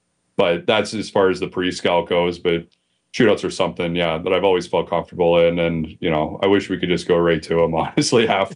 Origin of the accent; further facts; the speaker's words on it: Pennsylvania, United States; I still have a soft spot for the Pens. I like watching Crosby because of, my hometown team when I was growing up.